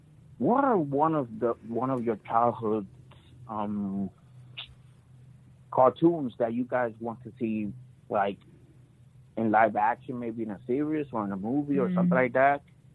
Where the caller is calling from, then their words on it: Puerto Rico; from Puerto Rico. How you guys doing?